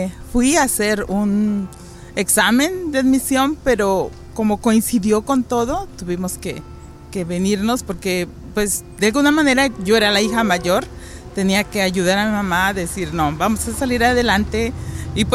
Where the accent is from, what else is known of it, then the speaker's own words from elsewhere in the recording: Orizaba, Veracruz, Mexico; Orizaba, Veracruz, México.